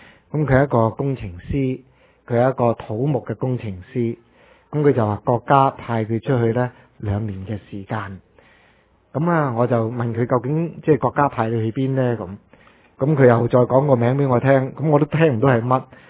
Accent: Canada; 我不是中国人，我是加拿大人。

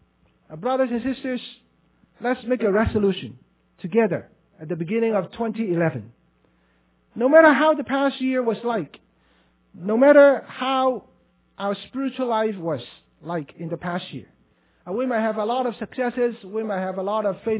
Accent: Hong Kong; You know, I was born and brought up in Hong Kong under the colonial system, education system.

